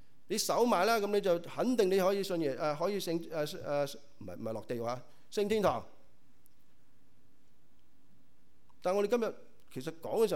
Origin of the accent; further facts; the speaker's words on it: China; 特別我們中國人、亞洲人、東方人